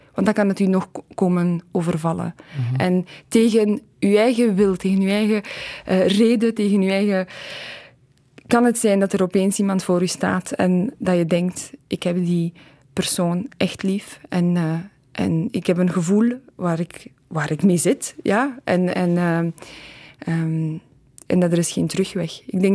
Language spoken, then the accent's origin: Dutch; Poland